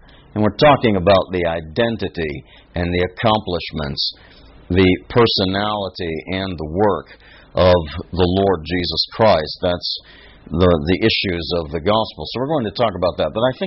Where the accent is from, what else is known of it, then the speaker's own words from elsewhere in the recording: United States; I'm American. The scripture doesn't even talk about it.